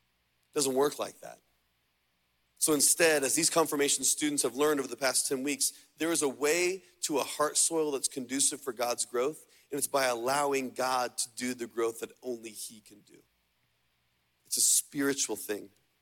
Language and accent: English; Indiana, United States; I grew up in Indiana on a larger farm